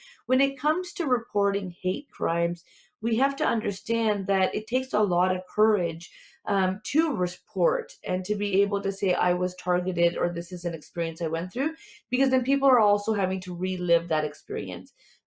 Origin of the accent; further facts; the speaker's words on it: Waterloo, Ontario, Canada; I'm an Asian Canadian myself. My parents immigrated from India in the early 70s, and I'm born and raised in the Waterloo region.